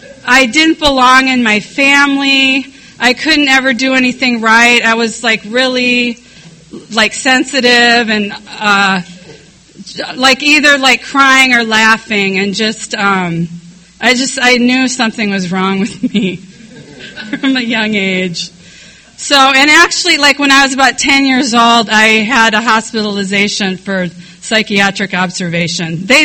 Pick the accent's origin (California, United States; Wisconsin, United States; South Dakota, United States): South Dakota, United States; Sioux Falls; I grew up in Sioux Falls, South Dakota. I'm 46 years old, so I was born in 1966, so like grew up in the 70s in Sioux Falls, South Dakota.